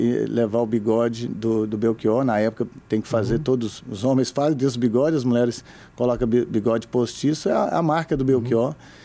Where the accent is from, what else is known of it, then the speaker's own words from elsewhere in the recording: Bom Sucesso, Minas Gerais, Brazil; Eu sou de Bom Sucesso.